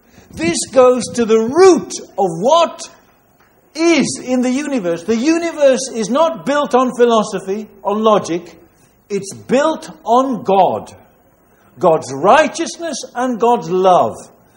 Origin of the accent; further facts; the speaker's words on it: United Kingdom; I'm British, but you know, the British aren't perfect.